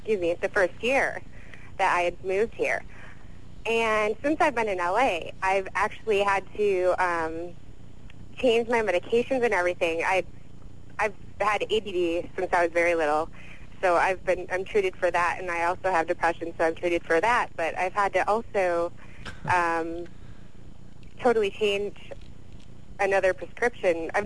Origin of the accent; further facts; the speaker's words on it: Appleton, Wisconsin, United States; also born or lived in Savannah, Georgia; now in Los Angeles, United States; I live in L.A. I'm from Appleton, Wisconsin, originally. I'm just going to college down here.